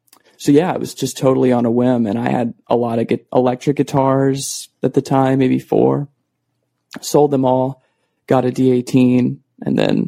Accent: Arizona, United States; So I grew up in Arizona, but I wanted to see Wyoming.

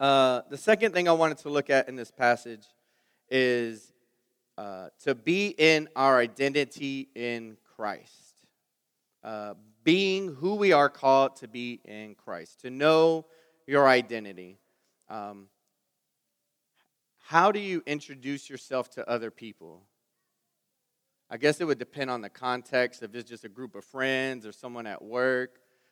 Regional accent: Houston, Texas, United States; We're from Houston. We know what slowing it down looks like.

